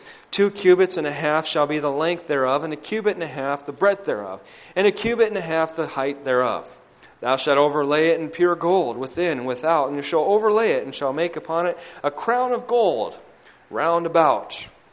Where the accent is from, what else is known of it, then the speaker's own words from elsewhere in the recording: California, United States; now in Elmira, United States; Even though I miss home, Southern California, my hometown is being beat up by fires and mudslides and all that stuff.